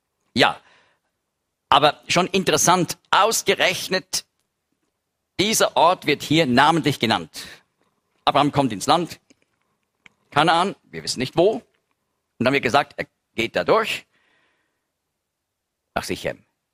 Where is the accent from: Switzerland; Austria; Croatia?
Switzerland; Und dann habe ich gesagt, wir sind Schweizer